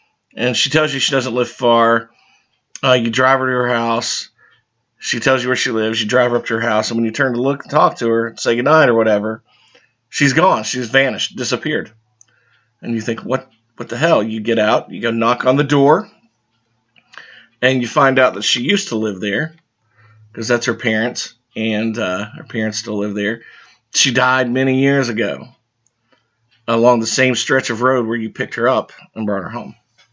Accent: Richlands, United States; somebody in my hometown here in Richlands decided to record a video some years ago.

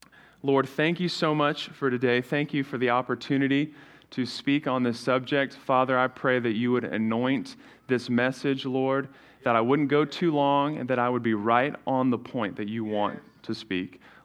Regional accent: New Zealand; I remember when I was growing up in New Zealand on the mission field. My dad is obviously still a minister, but we grew up in New Zealand.

